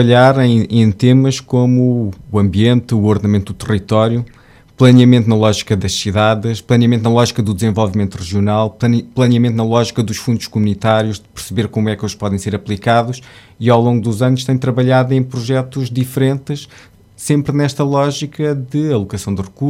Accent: Évora, Alentejo, Portugal; moved away as an adult; now in Lisbon, Portugal; tenho 39 anos, sou alentejano, nasci em Évora e vivo em Lisboa já há cerca de 20 anos

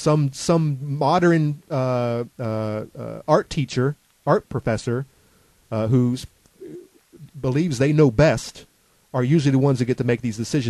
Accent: Gainesville, Florida, United States; what was going on in my hometown, Gainesville, Florida.

